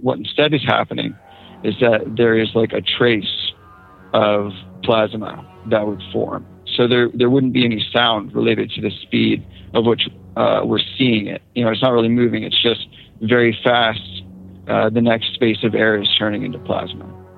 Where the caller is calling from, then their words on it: Virginia, United States; Central Virginia.